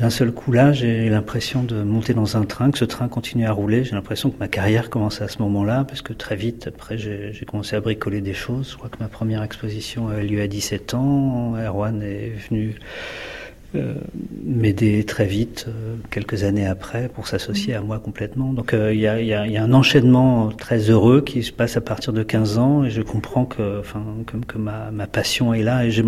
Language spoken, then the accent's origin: French; Brittany, France; J'avais envie de faire autre chose et j'ai quitté la Bretagne avec beaucoup de plaisir.